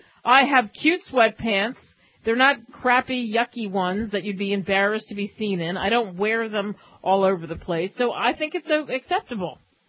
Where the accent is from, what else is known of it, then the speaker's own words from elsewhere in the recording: New Jersey, United States; No, I'm from New Jersey, Philadelphia.